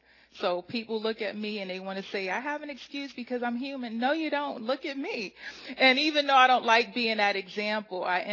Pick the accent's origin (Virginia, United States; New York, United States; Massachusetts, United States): New York, United States; New York City; So I grew up in New York City. I had my parents, and from what I knew, it wasn't a Christian home, but I thought it was a good home.